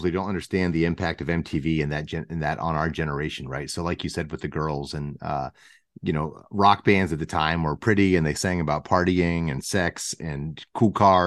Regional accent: Pittsburgh, Pennsylvania, United States; So am I, but I was born here. I grew up in Pittsburgh.

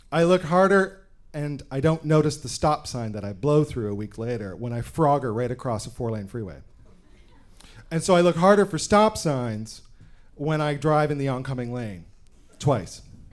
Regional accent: Canada; I'm out gassing my dad's car up out at a gas station out among the blueberry farms of my hometown in Canada.

